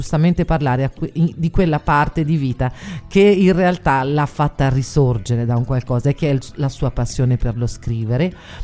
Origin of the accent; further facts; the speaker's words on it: Arezzo, Tuscany, Italy; io sono di Arezzo e alcune parole ogni tanto in dialetto vanno dette